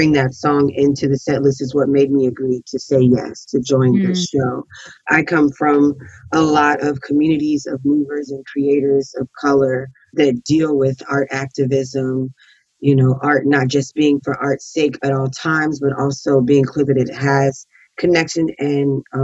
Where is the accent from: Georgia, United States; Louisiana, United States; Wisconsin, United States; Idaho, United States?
Georgia, United States; Atlanta; I'm from Atlanta, Georgia, so Hell You Talking About is like a vernacular slang of just natural culturally of people I've grown up around.